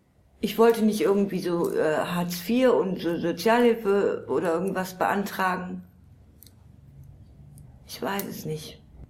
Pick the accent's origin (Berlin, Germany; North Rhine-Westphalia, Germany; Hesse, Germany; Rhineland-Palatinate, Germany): North Rhine-Westphalia, Germany; Krefeld; born there; ich bin in Krefeld geboren, Krefeld-Oerding geboren